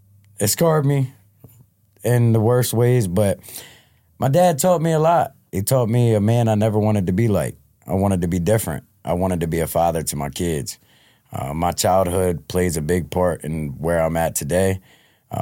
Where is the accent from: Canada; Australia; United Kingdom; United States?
United States; Delaware; Yeah, born and raised in Delaware.